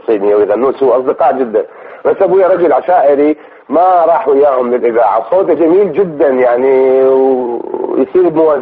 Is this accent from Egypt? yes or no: no; Nasiriyah, Dhi Qar, Iraq; also born or lived in Baghdad; أنا من مدينة الناصرية بالذيقار.